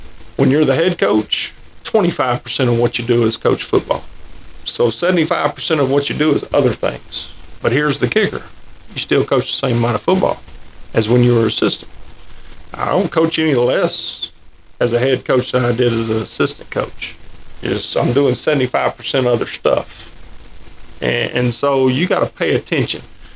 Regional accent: Alabaster, Alabama, United States; That was home to me. That's where I grew up, played. I grew up in Alabaster. I mean, that was home.

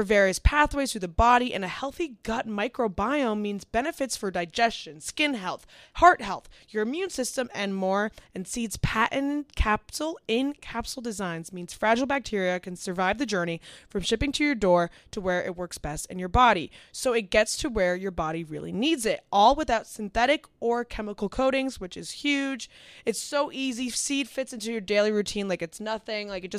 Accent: United States; Like, I'm from America. Like, I don't know, like, the airport system here.

